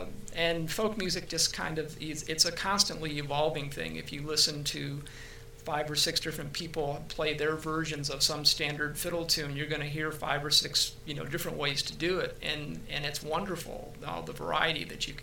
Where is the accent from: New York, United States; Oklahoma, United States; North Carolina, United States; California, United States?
New York, United States; Buffalo; I am originally from Western New York, outside of Buffalo, New York